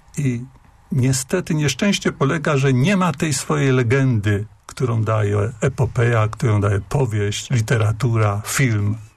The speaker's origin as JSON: {"language": "Polish", "region": "Greater Poland Voivodeship", "country": "Poland", "tie": "born or raised there", "said": "Wychowałem się w podkaliskiej wiosce. Moja babcia pochodziła z poznańskiego, tak w cudzysłowie."}